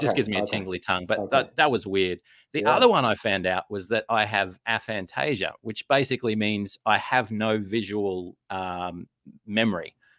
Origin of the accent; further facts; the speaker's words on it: Australia; I'm an Aussie writer.